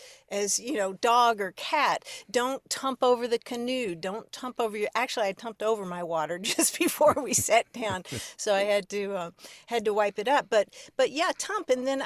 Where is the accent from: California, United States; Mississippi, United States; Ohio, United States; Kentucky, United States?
Kentucky, United States; Louisville; I grew up in Kentucky. My father was a professor at the Baptist Seminary in Louisville there, and my parents met there.